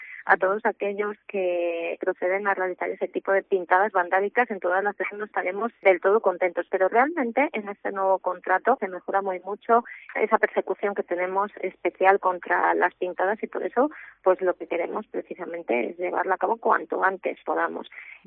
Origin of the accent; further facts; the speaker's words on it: Salamanca, Castile and León, Spain; sí que nosotros hemos tenido como salmantinos un premio